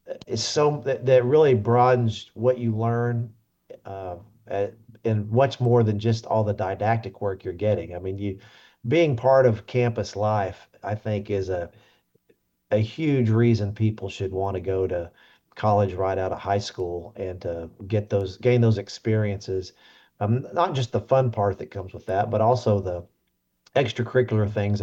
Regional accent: Lawton, Oklahoma, United States; also born or lived in Virginia / Dallas; I was a Lawton kid. I was born and raised in Lawton, and I learned that I didn't want to be outside Oklahoma.

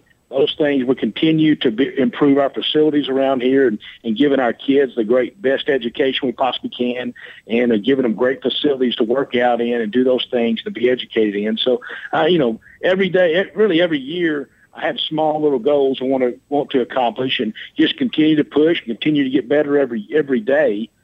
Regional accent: Sulphur Springs, Texas, United States; Well, I'm originally from Sulphur Springs and had the opportunity, grew up here on a dairy farm and just went to high school here and played for Don Poe.

